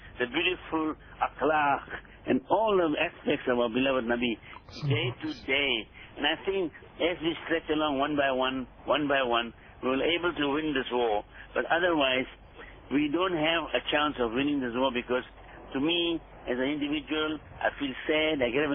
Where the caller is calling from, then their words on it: Durban, KwaZulu-Natal, South Africa; Sir, I'm calling from Durban.